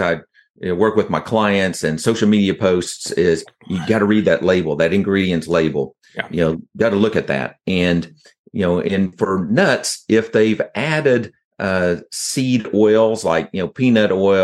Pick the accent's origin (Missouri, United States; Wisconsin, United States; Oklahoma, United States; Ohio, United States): Oklahoma, United States; accent: Okie